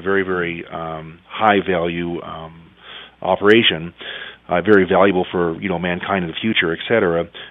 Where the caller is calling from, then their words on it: New Mexico, United States; I'm calling from New Mexico.